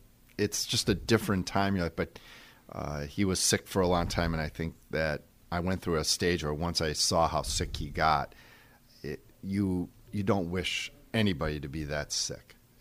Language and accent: English; Fox Point, Wisconsin, United States; The only thing that was interesting is I grew up in Fox Point. I grew up a minute or two from the rink that was when what is now the Jewish Community Center was university school.